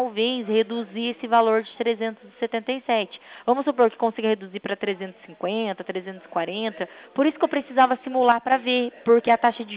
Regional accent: Cornélio Procópio, Paraná, Brazil; Sou daqui de Cornélio mesmo.

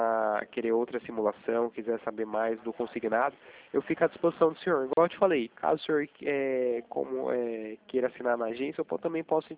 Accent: Itatiba, São Paulo, Brazil; eu sou daqui de Itatiba, né?

